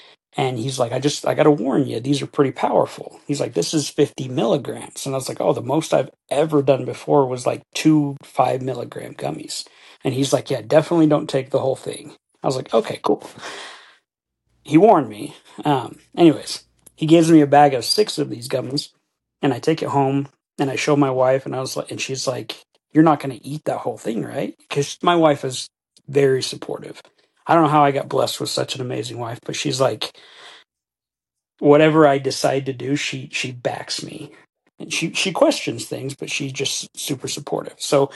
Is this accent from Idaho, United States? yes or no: yes; Idaho Falls, Idaho, United States; We are from Idaho Falls area, but my career, I'm in sales, so I kind of move around a little bit.